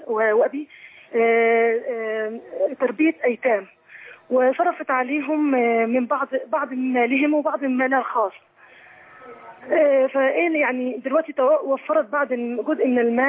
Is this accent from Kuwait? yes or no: no; Egypt; طرق الدفن عندنا في مصر عند الشيخ تختلف عن السعوديه،